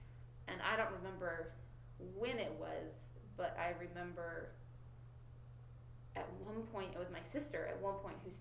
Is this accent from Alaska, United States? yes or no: yes; Fairbanks, Alaska, United States; Well, I grew up in Alaska. My folks and my little brother still live there and loved it. Loved living in a village, loved living in the bustling metropolis of Fairbanks, Alaska